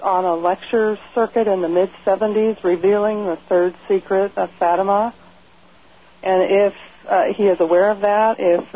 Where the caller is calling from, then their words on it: Red Bluff, California, United States; I'm calling from Red Bluff, California.